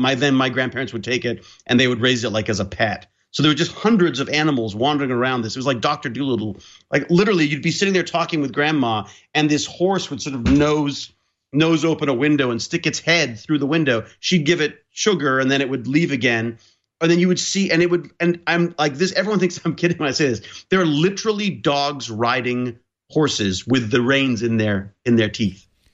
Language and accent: English; England, United Kingdom; now in Canada; I was born in England. Born watching Doctor Who from behind the couch, and really raised. I mean, for those formative years were all British television.